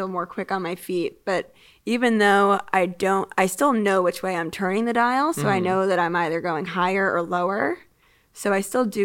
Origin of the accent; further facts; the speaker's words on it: Chicago, Illinois, United States; born there; I could read about what it was like being in the hospital room when I was born in Chicago.